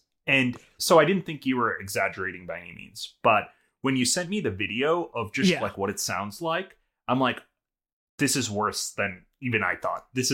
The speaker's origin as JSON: {"language": "English", "country": "United States", "tie": "born there", "said": "I was born here in the States, and my mom and my dad are in the States, but everyone else in India."}